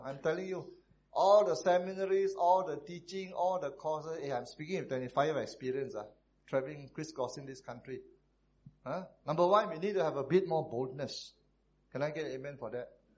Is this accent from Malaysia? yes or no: yes; Taiping, Perak, Malaysia; This place, I think if I close my eyes, because I come from Taiping, you see?